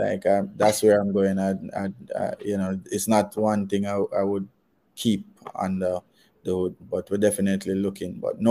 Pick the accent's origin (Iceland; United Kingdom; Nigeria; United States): United Kingdom; Scotland; which is what I learned growing up in Kintyre.